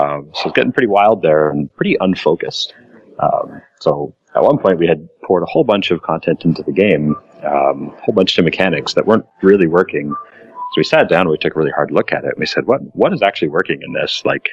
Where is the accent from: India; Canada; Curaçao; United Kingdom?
Canada; I'm a Canadian, so I'm not gonna throw stones. I'm sure my accent's pretty thick.